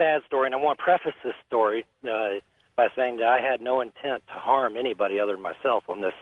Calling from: Knoxville, Tennessee, United States; I'm calling from Knoxville, Tennessee.

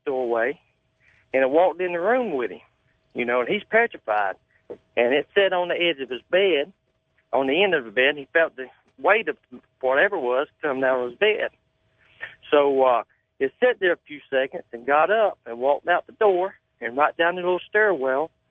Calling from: Lake City, Florida, United States; I'm calling from Lake City, Florida.

